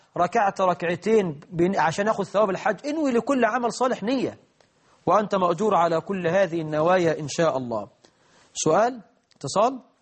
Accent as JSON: {"language": "Arabic", "country": "Egypt"}